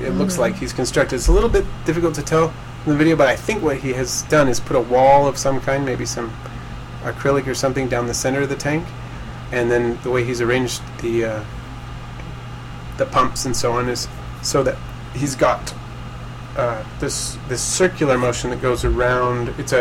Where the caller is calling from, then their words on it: Jamestown, California, United States; Jamestown, California.